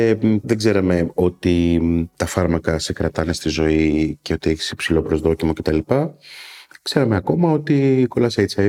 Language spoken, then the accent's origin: Greek; Kalymnos, South Aegean, Greece; now in Athens, Greece; γεννήθηκα στην Αθήνα, μεγάλωσα στην Κάλυμνο, στα Δωδεκάνησα και τα τελευταία 15 χρόνια περίπου ζω στην Αθήνα ξανά.